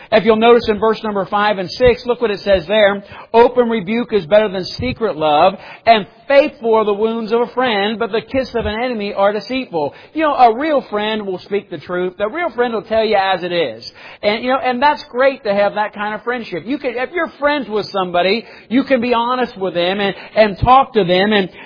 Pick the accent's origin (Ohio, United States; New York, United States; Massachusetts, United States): Ohio, United States; Blue Ash; and where I grew up in Blue Ash, we were kind of separated, right?